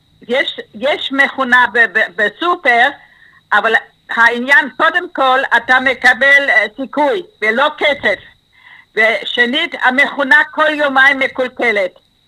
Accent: Germany; Hebrew is a second language; now in Ra'anana, Israel; אני מגרמניה.

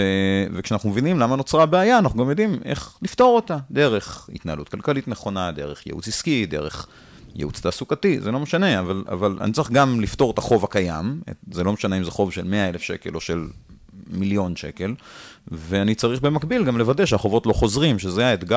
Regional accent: Jerusalem, Jerusalem District, Israel; אני ירושלמי

